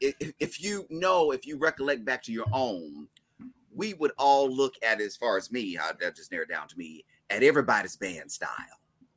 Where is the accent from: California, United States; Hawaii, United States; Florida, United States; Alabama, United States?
Alabama, United States; Montgomery; keep in mind, I grew up in Montgomery, and I grew up on that campus, and I grew up around that band.